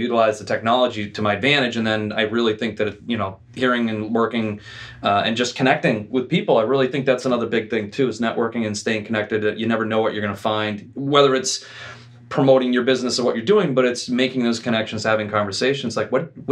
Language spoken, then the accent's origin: English; Yarmouth, Maine, United States; Actually, hot. And back in the 90s, 80s, it was, it's a hockey town.